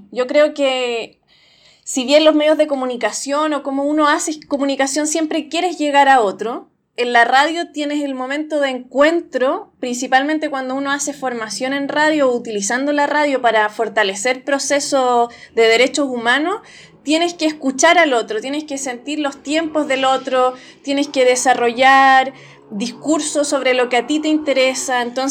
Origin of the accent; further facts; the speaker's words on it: Rengo, O'Higgins, Chile; Desde que tengo 15 años más o menos que hago radio de mi pueblo en Rengo hasta ahora